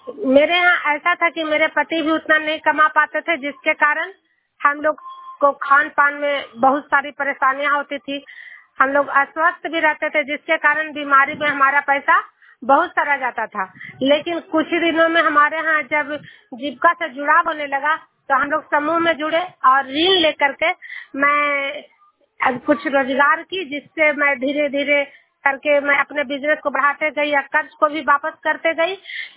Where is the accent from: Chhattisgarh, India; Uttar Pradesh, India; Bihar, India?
Bihar, India; मैं नालंदा जिला से हूँ